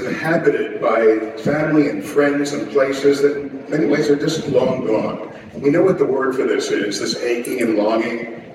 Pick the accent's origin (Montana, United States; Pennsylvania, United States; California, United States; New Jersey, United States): Pennsylvania, United States; Philadelphia; moved away; This was driven home to me also because I'm from Philadelphia